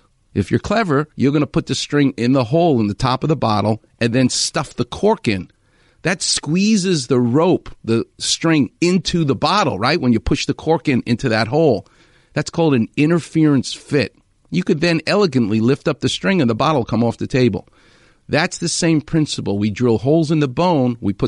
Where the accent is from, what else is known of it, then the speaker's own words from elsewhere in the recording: Queens, New York, United States; and I'm from Queens, not Brooklyn, by the way.